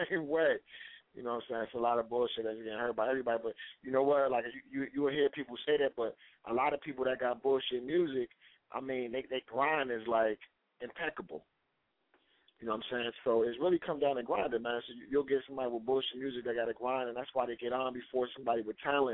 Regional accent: Paterson, New Jersey, United States; Man, I'm from Patterson, New Jersey.

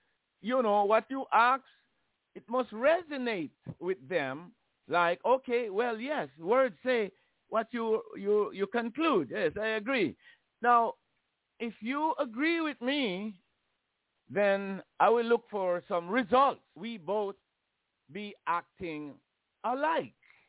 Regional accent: Jamaica; Now, the church that I grew up in Jamaica is white people church.

